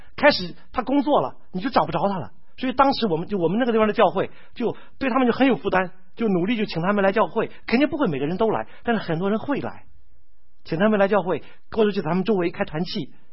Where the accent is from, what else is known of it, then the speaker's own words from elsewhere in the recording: China; 我想我们都是中国来的，就是国内来的都知道